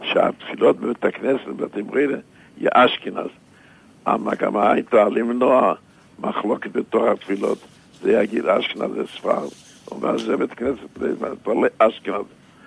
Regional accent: Jerusalem, Jerusalem District, Israel; born there; אני נולדתי במזכרת משה.

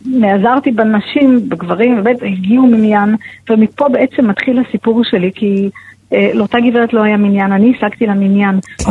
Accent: Re'im, Southern District, Israel; שנינו גדלנו ברעים, גם חן וגם אני. שנינו גדלנו, שנינו בני משק, אני עוד מתגוררת ברעים

